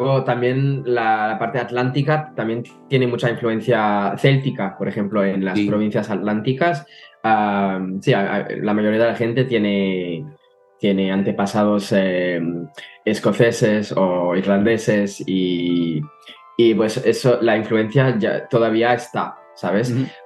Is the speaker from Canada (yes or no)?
yes; Canada; Spanish is a second language; que soy canadiense, pero no me acuerdo de los números